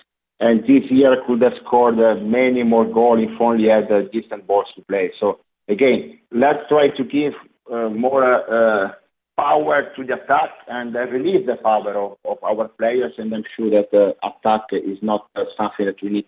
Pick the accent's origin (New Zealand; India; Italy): Italy; Turin, Piedmont; English is a second language; As you know, I was born and raised in Turin.